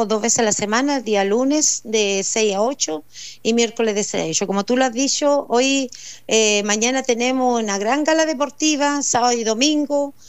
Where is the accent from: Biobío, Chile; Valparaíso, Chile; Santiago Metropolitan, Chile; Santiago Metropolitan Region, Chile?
Biobío, Chile; Lota; pude dejar bien alto el nombre de mi pueblo, que es Lota.